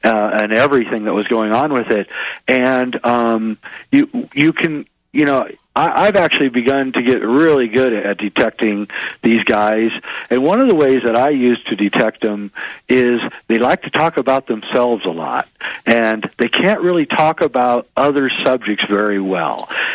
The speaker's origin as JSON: {"language": "English", "country": "United States", "tie": "born or raised there", "said": "Obama was in my hometown a year ago during the election here in the United States"}